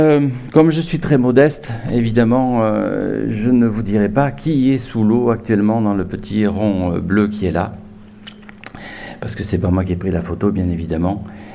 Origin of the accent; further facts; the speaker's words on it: Bordeaux, Nouvelle-Aquitaine, France; c'est près de Bordeaux, et je viens de Bordeaux.